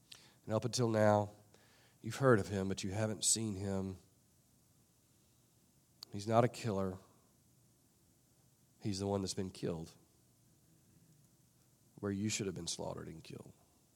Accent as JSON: {"language": "English", "region": "the South", "country": "United States", "tie": "born or raised there", "said": "Especially growing up in the South, all of us have heard about God."}